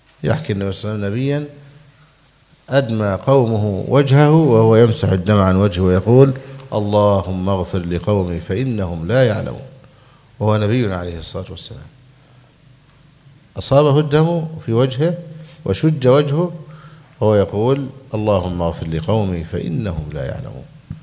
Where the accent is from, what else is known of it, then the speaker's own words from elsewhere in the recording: Egypt; الفرمة عندنا في مصر